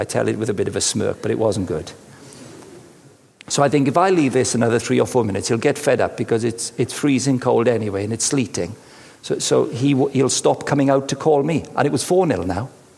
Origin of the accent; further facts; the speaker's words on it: Wales, United Kingdom; It's a bit light, but I'm Welsh, you know.